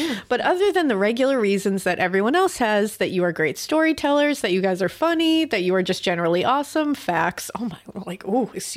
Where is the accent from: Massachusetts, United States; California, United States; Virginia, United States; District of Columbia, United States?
Massachusetts, United States; And I'm originally also from Massachusetts.